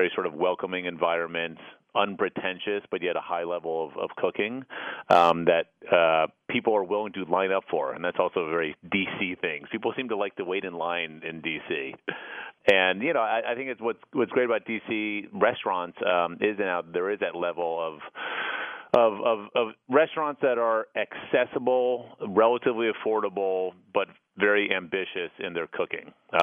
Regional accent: Washington, District of Columbia, United States; I grew up in Northwest D.C. on Jennifer Street, just off Connecticut Avenue.

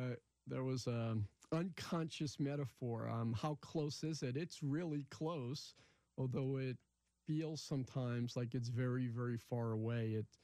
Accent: Washington, District of Columbia, United States; I'm actually thrilled with being able to own teams and buildings in my hometown, and I'm very, very committed to the community.

